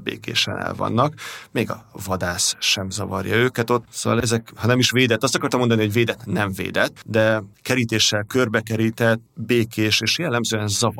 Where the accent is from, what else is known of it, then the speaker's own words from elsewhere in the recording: Keszthely, Zala, Hungary; born there; mint az én szülővárosom Keszthely